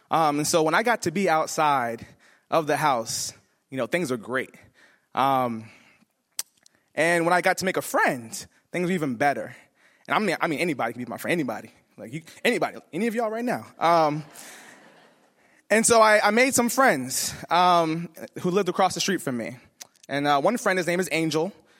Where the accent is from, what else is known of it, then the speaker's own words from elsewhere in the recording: Elwood, New Jersey, United States; And I grew up in Elwood, New Jersey, and I grew up in a rural suburban area in a white house with my grandparents.